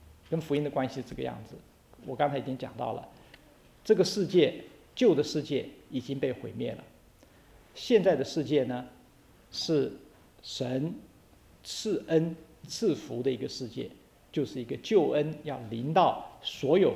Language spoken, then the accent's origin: Chinese; China; 就是说大家知道我们中国人呢是挪亚的后裔